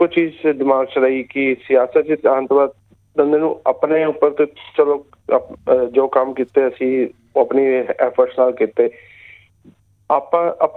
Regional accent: New Delhi, Delhi, India; also born or lived in New South Wales; now in Perth, Australia; ਜੀ ਮੈਂ ਭਾਰਤ ਨਵੀਂ ਦਿੱਲੀ ਤੋਂ ਆਇਆ ਇੱਥੇ

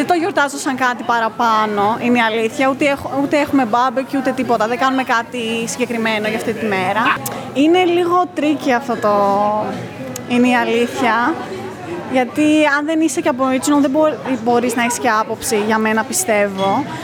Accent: Thessaloniki, Central Macedonia, Greece; now in Australia; Ήρθα εδώ στην Αυστραλία πριν 5 χρόνια, από Ελλάδα, κατάγομαι από τη Θεσσαλονίκη.

